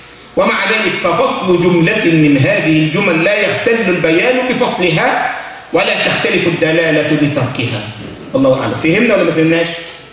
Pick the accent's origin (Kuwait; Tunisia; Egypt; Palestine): Egypt; كان عندنا في مصر